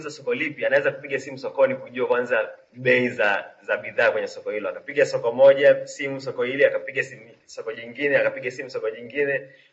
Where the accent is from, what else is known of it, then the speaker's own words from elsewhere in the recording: Tanzania; Na ni wajibu wetu sisi wazungumzaji wa Kiswahili, hasa tumetoka Tanzania ambapo Kiswahili kina nafasi ya pekee katika utaifa wetu na uzalendo wetu